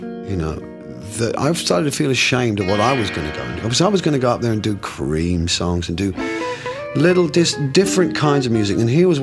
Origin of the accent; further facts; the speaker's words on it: England, United Kingdom; now in United States; for me, I come from England, so my music is really an adopted music from another country.